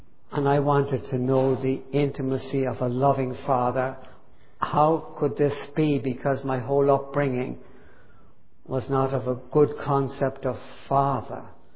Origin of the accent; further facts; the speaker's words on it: Ireland; I grew up in Ireland in a military compound, my father was a colonel in the Irish Army